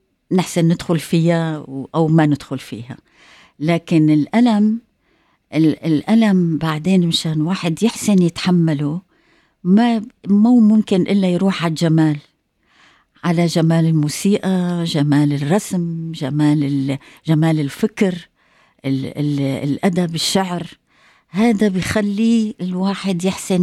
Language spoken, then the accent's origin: Arabic; Syria; ولذلك أنا بحكي بالعربي، أنا صحافي بكتب بالعربي، فلذلك أنا سوري عربي، وهذا نحن تربينا هيك،